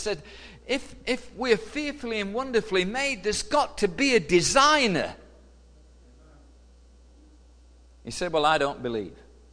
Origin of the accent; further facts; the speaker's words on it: United Kingdom; now in United States; So he says, "Where are you from?" And I always say Frankfurt. No. Originally, so I said, "Okay, I'm from the UK."